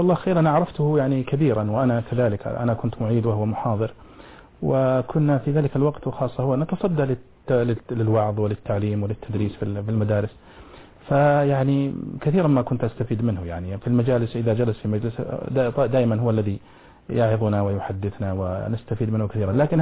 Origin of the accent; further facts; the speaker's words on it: Al-Namas, Asir, Saudi Arabia; also born or lived in Abha; من النماص، وأنا من قبيلة من قبائل النماص اسمها قبيلة بني بكر. نشأت أنا في الحجاز كل نشأتي، ثم انتقلت إلى أبها، وأبها تعتبر من الحجاز أيضا.